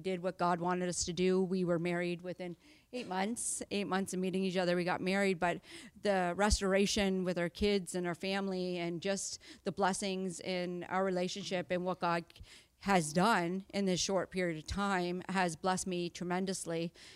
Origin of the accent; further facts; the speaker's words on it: Miramichi, New Brunswick, Canada; So I was born and raised in Miramichi.